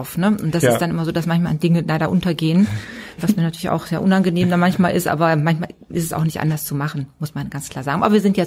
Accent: Gelsenkirchen, North Rhine-Westphalia, Germany; born there; Ich bin also gebürtige Gelsenkirchnerin, also schon auch aus dem Pott.

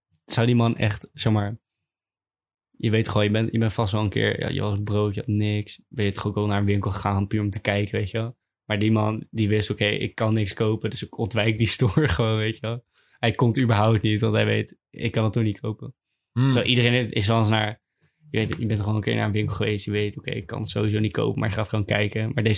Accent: Groningen, Netherlands; Nee, ik kom uit Groningen.

